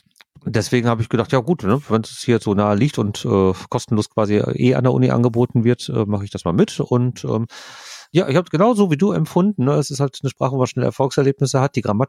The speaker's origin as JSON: {"language": "German", "country": "Germany", "said": "Das Problem ist natürlich immer nur, man wird sofort als Deutscher erkannt."}